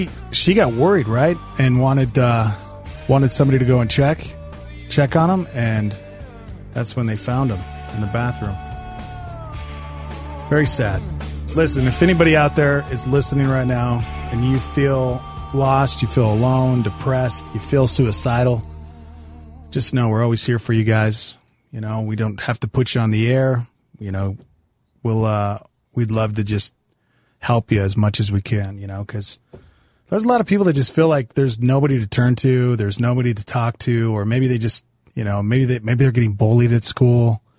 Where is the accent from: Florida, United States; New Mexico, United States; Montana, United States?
Montana, United States; Growing up in Montana, I'd never heard of a deer running into a Wally World.